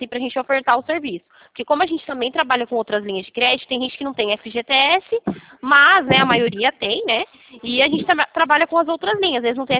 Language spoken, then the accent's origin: Portuguese; São Roque, São Paulo, Brazil; Sou daqui de São Paulo, cidade de São Roque.